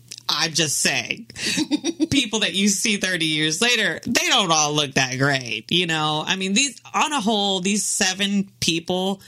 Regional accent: the South, United States; kind of know this girl because I'm from the South, too.

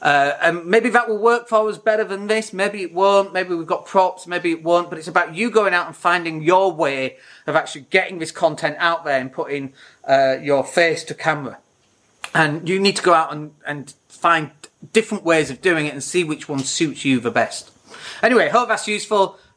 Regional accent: United Kingdom; now in Spain; And we're British, so stop doing it.

